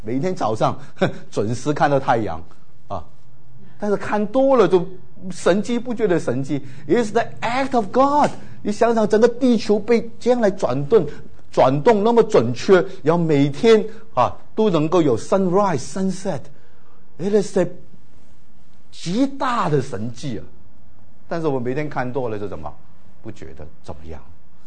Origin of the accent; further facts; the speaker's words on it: Hong Kong; 我从小在香港的宣道会信主